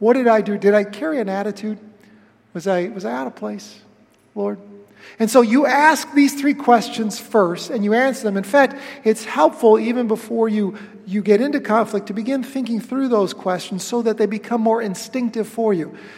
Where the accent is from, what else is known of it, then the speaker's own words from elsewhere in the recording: Webster, United States; A week ago, my wife and I traveled up to Webster, my hometown.